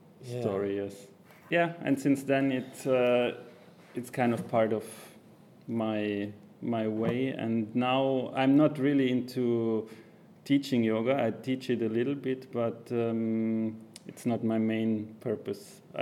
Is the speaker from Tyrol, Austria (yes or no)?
yes; Innsbruck, Tyrol, Austria; from Austria. I'm from Innsbruck.